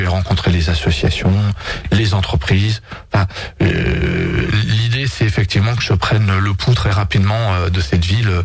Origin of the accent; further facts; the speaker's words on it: Montluçon, Auvergne-Rhône-Alpes, France; même si je suis né à Montluçon, même si j'ai vécu une grande partie de ma vie et que toutes mes racines familiales sont à Montluçon et autour de Montluçon